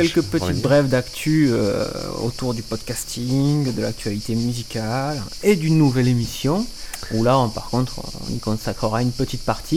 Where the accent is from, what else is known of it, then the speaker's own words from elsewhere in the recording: Châteaurenard, Provence-Alpes-Côte d'Azur, France; born there; Ah, moi, comme je suis né à Château-Renard, tu vois, je vais être un peu plus chauvin, ça reste dans le 13.